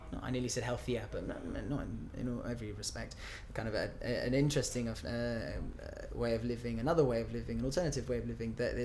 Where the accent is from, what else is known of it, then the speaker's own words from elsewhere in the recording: South East England, United Kingdom; So I'm originally from the south coast of England. My two of my grandfathers were Welsh in origin.